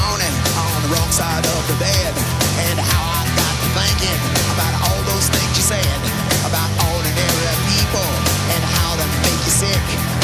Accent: Zamora, Castile and León, Spain; now in Madrid, Spain; Claro que en mi tierra, esto ya lo he contado yo más veces, metí en Zamora 2 euros en el parquímetro un día, pues por la costumbre, yo vivo en Madrid

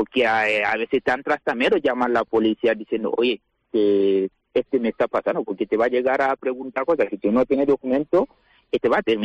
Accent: Guinea; now in Ciudad Real, Spain; Yo soy de Guinea.

